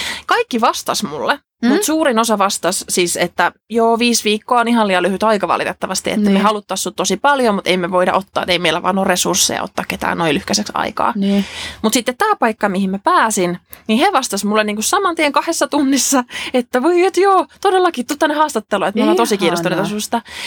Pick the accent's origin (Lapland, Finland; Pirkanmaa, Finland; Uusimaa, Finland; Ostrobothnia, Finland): Ostrobothnia, Finland; accent: Ostrobothnian; Mullakin niin kuin mun perhetausta tulee Pohjanmaalta. Mulla on Pohjanmaan murre, on se mun äidinkieli niin sanotusti.